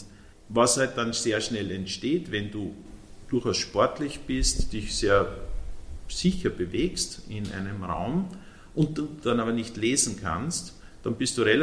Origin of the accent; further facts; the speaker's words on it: Tulln, Lower Austria, Austria; ich bin in Tulln geboren, das ist in Niederösterreich. Und dort bin ich auch aufgewachsen.